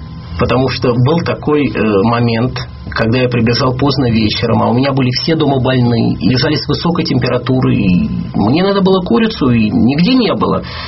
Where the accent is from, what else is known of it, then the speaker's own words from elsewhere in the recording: Moscow, Russia; Да, причем это я коренной москвич, и, ну, я объездил весь Советский Союз